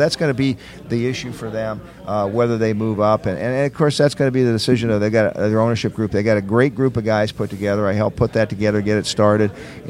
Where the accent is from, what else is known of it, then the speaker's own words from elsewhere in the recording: Iowa, United States; Some other parts of my home state of Iowa really got devastated